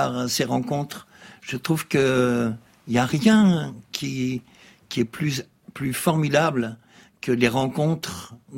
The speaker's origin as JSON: {"language": "French", "country": "Belgium", "said": "L'amour, c'est belge. Moi, je suis belge."}